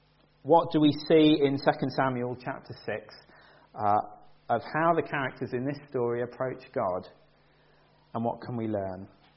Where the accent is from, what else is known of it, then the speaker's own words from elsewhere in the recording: United Kingdom; Perhaps you think, oh, we're British. You know, I'm a little bit conservative by nature.